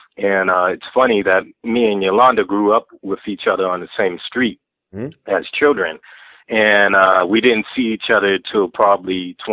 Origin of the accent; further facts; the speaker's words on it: Boston, Massachusetts, United States; Okay, well, I'm from the Boston area. You know, I grew up in Roxbury, which is a inner city in Boston